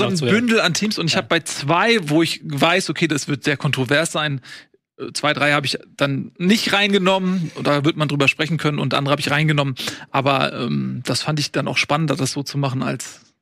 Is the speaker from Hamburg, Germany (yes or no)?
yes; Hamburg, Germany; born there; Ich bin in Hamburg geboren.